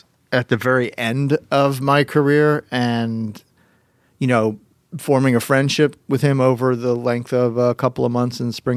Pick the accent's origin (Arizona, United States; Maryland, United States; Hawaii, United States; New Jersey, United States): New Jersey, United States; Haddonfield; also born or lived in Philadelphia, United States; Born in Philadelphia, raised in Haddonfield, New Jersey, which is right over the bridge.